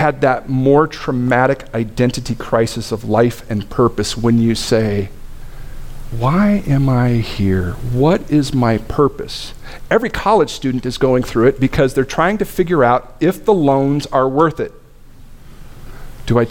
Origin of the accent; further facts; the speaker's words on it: Cheney, Washington, United States; I grew up in Cheney, and so parades were always a letdown.